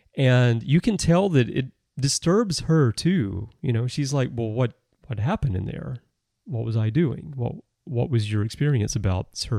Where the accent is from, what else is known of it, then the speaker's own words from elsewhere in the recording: the South, United States; And I'm from the South.